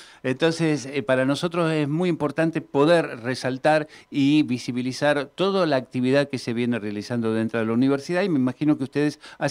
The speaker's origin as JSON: {"language": "Spanish", "region": "Córdoba", "country": "Argentina", "said": "yo vengo de la provincia de Córdoba"}